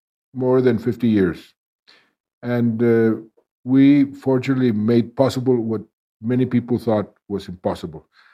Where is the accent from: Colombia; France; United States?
Colombia; English is a second language; I'm from Colombia.